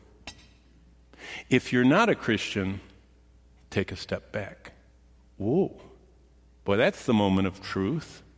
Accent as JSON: {"language": "English", "town": "Lansing", "region": "Michigan", "country": "United States", "said": "I said, I'm from Michigan."}